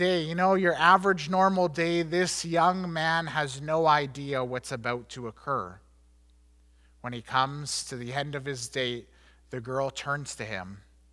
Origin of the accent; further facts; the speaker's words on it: Canada; I recognize that as a Canadian middle-class white man, I have no idea what it means to be a person of color.